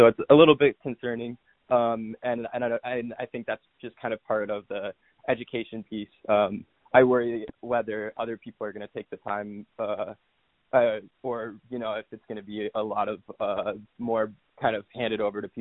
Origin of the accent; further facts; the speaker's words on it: New Buffalo, Michigan, United States; I'm from New Buffalo, and I'm a college student.